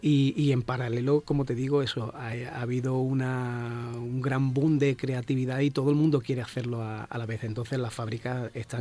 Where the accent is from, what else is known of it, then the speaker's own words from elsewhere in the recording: Jerez de la Frontera, Andalusia, Spain; Sí, bueno, yo soy de Jerez